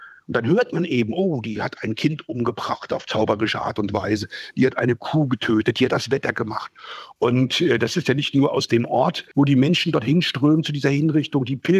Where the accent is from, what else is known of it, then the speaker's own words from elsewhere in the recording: Schmalkalden, Thuringia, Germany; Vielleicht mal ein Beispiel aus meiner Heimatregion, aus Schmalkalden.